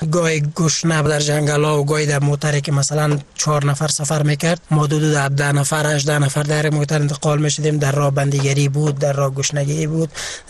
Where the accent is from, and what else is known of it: Afghanistan; moved away; also born or lived in Germany